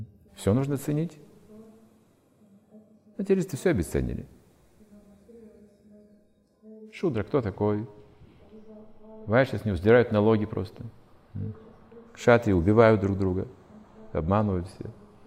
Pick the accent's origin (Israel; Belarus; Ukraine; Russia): Ukraine; Я говорю, с Украины, и мы хотим поклоняться. У нас нет денег.